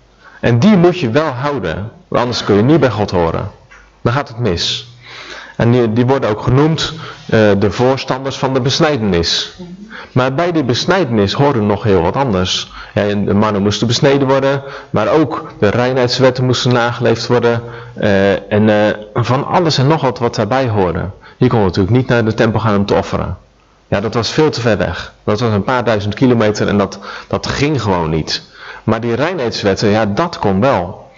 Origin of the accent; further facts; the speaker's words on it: Netherlands; En als Hollander mag ik me er best voor verexcuseren, denk ik.